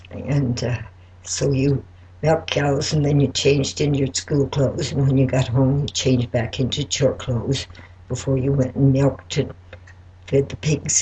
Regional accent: Colorado, United States; also born or lived in Rocky Ford; I was born in Rocky Ford, Colorado, but my folks just went there. We've lived here in Custer County most of our lives on a ranch and south of Westcliff.

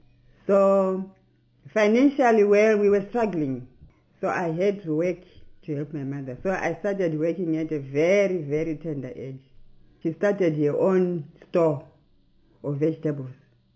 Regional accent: Bindura, Mashonaland Central, Zimbabwe; born there; I was born in Bindura, that is Mashonaland. And it was a family of 5, 2 sisters, I was the older sister, and 3 brothers.

